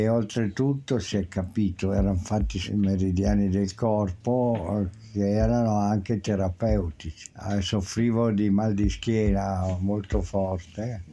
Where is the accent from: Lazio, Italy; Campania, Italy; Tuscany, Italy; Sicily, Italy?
Tuscany, Italy; Viareggio; also born or lived in Milan; Io sono nato a Milano, da piccolo già siamo trasferiti a Viareggio.